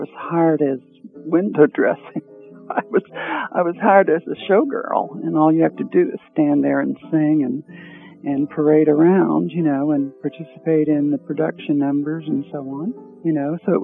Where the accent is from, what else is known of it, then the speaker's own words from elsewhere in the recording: Kentucky, United States; Well, I grew up in a small town in Kentucky